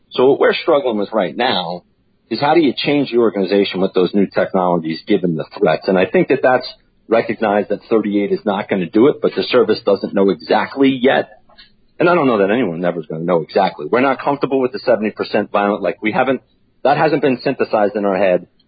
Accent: New York, United States; this is, again, I'm from New York.

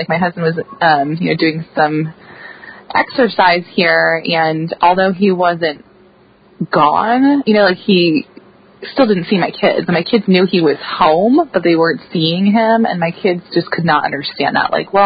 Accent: Pennsylvania, United States; I grew up outside of Philadelphia.

